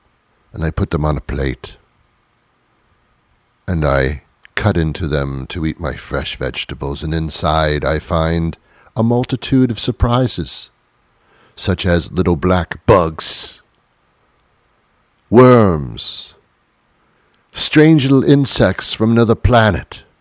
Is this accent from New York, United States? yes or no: yes; New York, United States; accent: British; now in Massachusetts, United States; Why do I have a British accent when I'm not from England at all? I'm from New York, now living in Massachusetts.